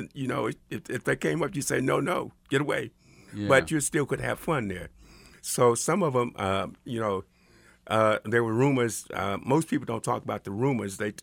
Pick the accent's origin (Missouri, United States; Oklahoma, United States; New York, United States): Missouri, United States; No, I'm from the Missouri side, and I know very little about the history